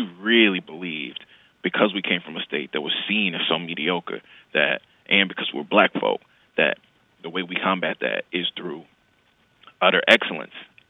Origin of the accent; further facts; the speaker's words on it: Mississippi, United States; Because I'm from the Deep South, from Mississippi.